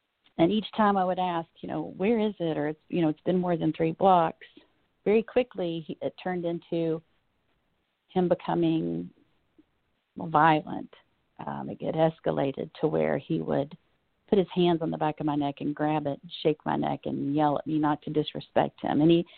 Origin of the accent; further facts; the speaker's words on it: United States; keep in mind, this is my hometown. I grew up here. I drove right by the street that my parents lived on at the time, where I grew up.